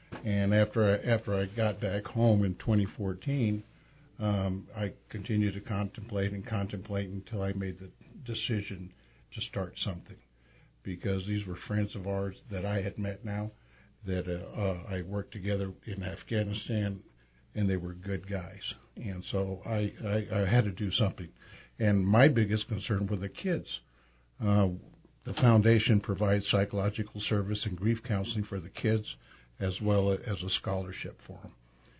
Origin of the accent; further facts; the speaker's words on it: Tucson, Arizona, United States; also born or lived in California; I'm an Arizonian from Tucson.